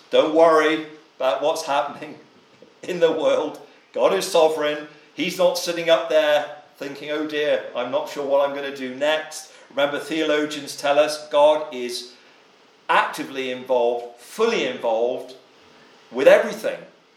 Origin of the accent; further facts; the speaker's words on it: Gloucester, South West England, United Kingdom; I always mention George Whitfield from my hometown at Gloucester.